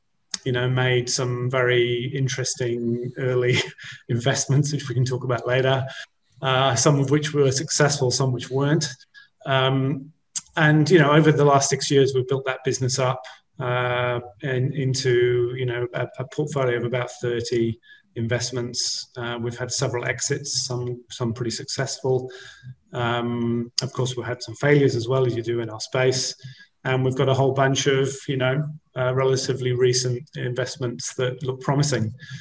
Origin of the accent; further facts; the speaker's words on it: United Kingdom; My original background, obviously I'm British originally, was an engineer out of uni